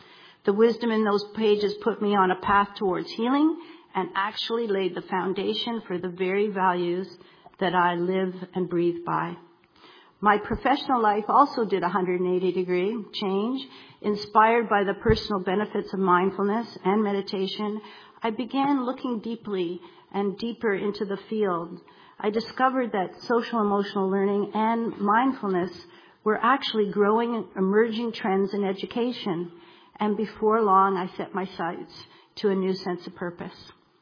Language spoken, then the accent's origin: English; Toronto, Ontario, Canada; moved away as an adult; growing up in Toronto, Canada, I had little, if any, competencies and experience to deal with the complexities of living in a country of divide.